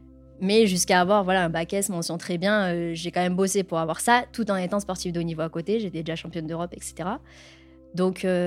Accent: Provence-Alpes-Côte d'Azur, France; je suis originaire du Var, donc dans un petit village du centre Var.

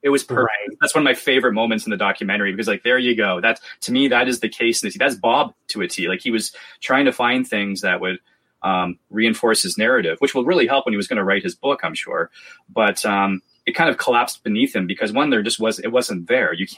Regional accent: Canada; I'm trying to be very polite, being very Canadian about it.

